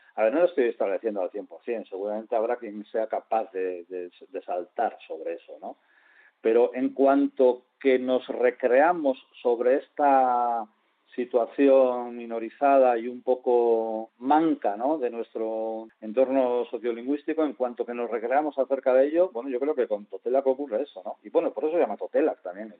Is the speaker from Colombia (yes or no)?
no; Basque Country, Spain; me hace identificarme a mí mismo como vasco